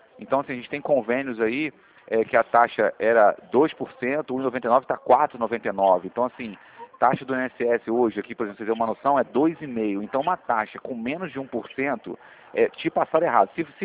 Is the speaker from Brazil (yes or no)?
yes; Rio de Janeiro, Brazil; eu sou carioca.